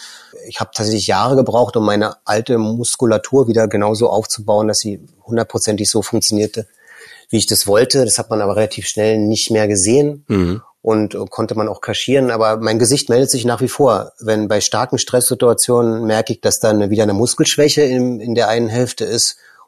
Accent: East Germany, Germany; und ich so als Ossi hatte eben Lust rumzukommen und zu reisen

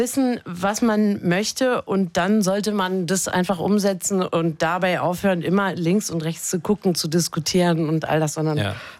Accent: Dresden, Saxony, Germany; born there; Ich bin in Dresden geboren, die sagen Nomo.

